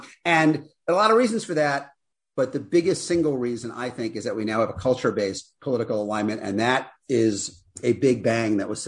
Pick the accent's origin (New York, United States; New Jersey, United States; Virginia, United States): New York, United States; Queens; I grew up in Queens. I grew up not far from Astoria where the show was set. My dad was an electrician.